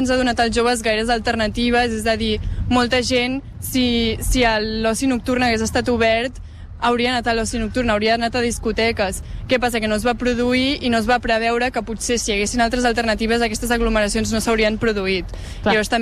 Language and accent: Catalan; Barcelona, Catalonia, Spain; jo que sóc de Barcelona